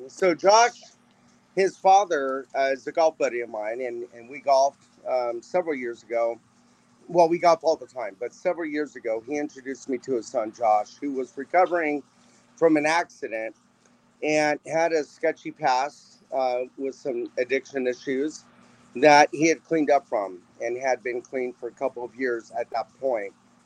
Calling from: Windermere, Florida, United States; and I'm calling in from Orlando, Florida. From Windermere

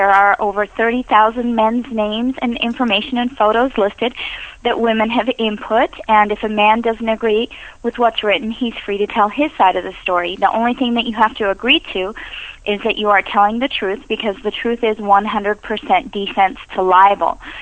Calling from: Arizona, United States; I am calling from Arizona.

